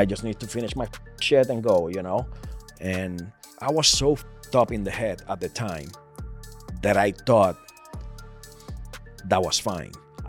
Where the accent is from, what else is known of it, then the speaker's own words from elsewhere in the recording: Puerto Rico; I was born and raised in Puerto Rico.